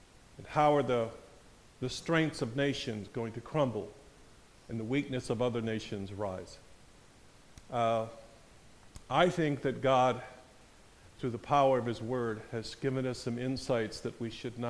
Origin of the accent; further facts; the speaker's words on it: Burton, Michigan, United States; also born or lived in overseas; I grew up in Burton, of course, lived overseas, came back, and probably live a mile from where I was raised. And I love this part of Michigan.